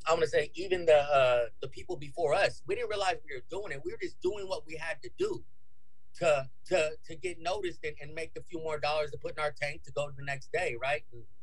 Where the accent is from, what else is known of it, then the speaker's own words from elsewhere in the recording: California, United States; growing up in the Bay Area, you know, we were Bay Area music fans